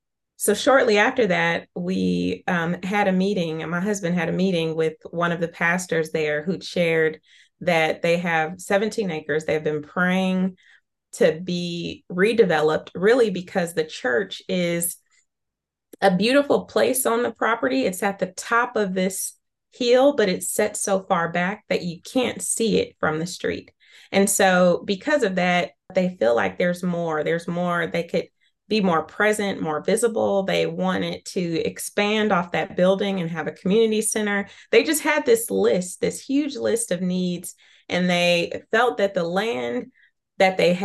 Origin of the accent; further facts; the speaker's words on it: California, United States; now in Nashville, United States; Well, I grew up in Northern California, came to Nashville almost 18 years ago.